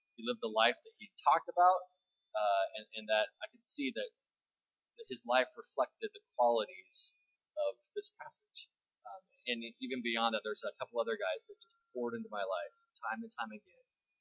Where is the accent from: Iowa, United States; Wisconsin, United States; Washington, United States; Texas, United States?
Washington, United States; Bremerton; I grew up in Bremerton, Washington, and nobody from my high school went to WASU.